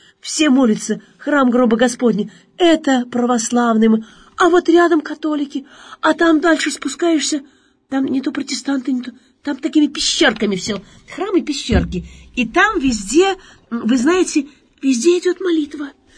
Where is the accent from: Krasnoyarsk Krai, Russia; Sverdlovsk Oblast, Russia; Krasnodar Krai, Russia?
Sverdlovsk Oblast, Russia; Yekaterinburg; Я вот из Екатеринбурга.